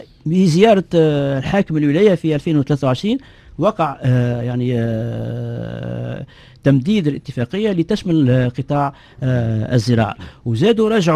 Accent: Tunisia; احنا في تونس تقريبا عندنا 500 مخبر بحث في تونس

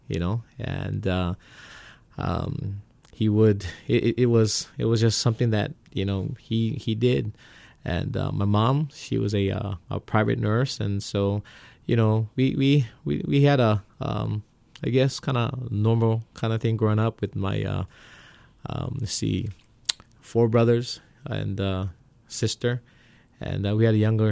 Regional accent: Honolulu, Hawaii, United States; I was born and raised here in Kalihi. Went to Fern, to Kalakaua, and then eventually to Farrington.

